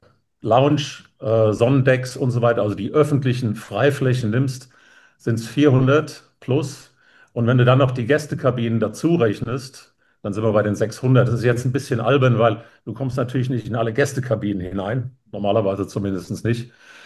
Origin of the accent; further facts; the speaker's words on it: Frankfurt, Hesse, Germany; Ich komme eigentlich aus der Frankfurter Gegend, also Frankfurt am Main.